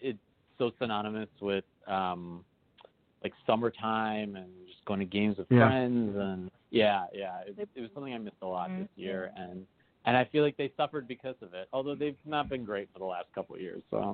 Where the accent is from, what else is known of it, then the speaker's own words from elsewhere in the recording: New York City, New York, United States; I'm born and bred in New York City, and I love Yankees.